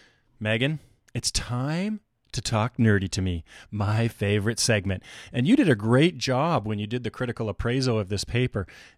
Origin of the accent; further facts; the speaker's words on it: Canada; I am Canadian